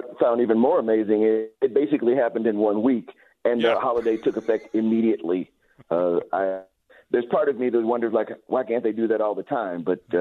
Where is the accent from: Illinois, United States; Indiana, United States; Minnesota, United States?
Illinois, United States; Chicago; I grew up in Chicago. And I went to schools on the south side of Chicago, predominantly black.